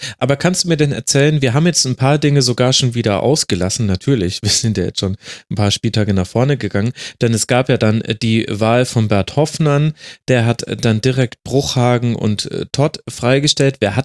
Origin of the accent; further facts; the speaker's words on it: Munich, Bavaria, Germany; als Münchner